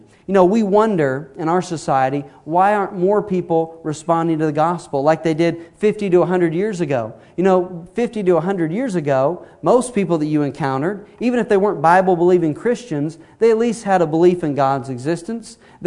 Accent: Texas, United States; I'm from Texas, where there's churches on every corner.

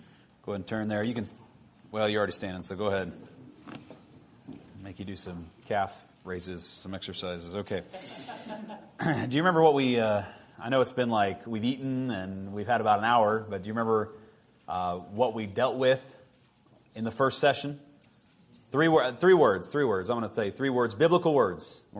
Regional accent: Kansas, United States; I grew up in Kansas where there's just no trees, okay?

